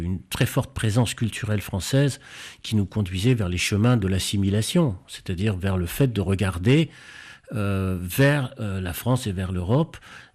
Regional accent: Constantine, Constantine Province, Algeria; C'était un quartier dans lequel j'ai grandi, qui était un quartier judéo-musulman, fondamentalement, qui est un quartier mêlé

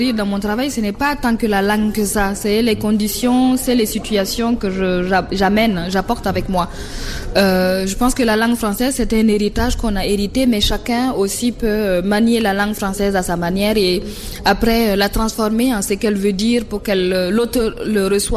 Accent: Burkina Faso; first language Mooré; French is a second language; Moi, quand je vois un Burkinabé, c'est tout de suite le moré, ma langue maternelle, parce que ça nous manque

